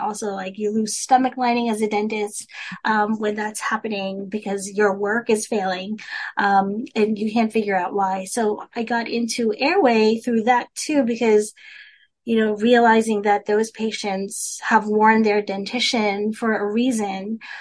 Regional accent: Philippines; I'm Filipino, I speak Tagalog

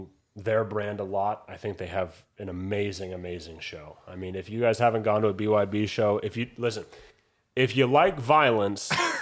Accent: United States; I'm an American, proud American, yes. Love America, but damn, those British fans are amazing.

